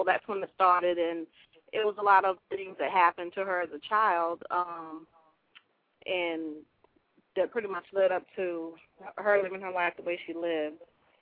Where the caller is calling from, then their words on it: Pinellas Park, Florida, United States; I'm calling from Pinellas Park.